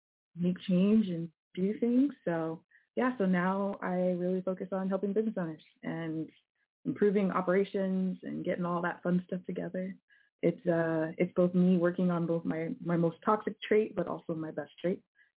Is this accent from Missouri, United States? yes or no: no; Yakima, Washington, United States; I'm from outside of Yakima.